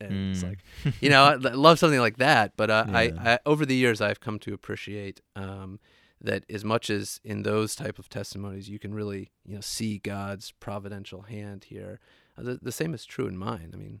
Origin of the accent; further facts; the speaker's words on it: Ohio, United States; moved away as an adult; also born or lived in Minnesota; now in Boston, United States; I grew up in the Midwest, mostly Ohio and Minnesota. Moved to Boston in 2003 for law school.